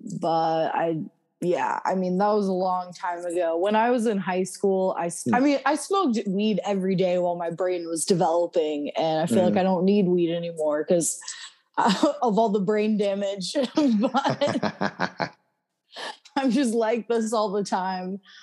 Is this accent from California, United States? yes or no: yes; California, United States; my dad, I'm from Northern California, so my dad grows weed naturally.